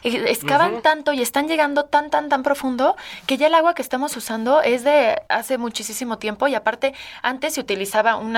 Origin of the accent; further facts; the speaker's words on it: Querétaro, Mexico; yo igual soy de Querétaro y ni siquiera sabía lo que me estás diciendo.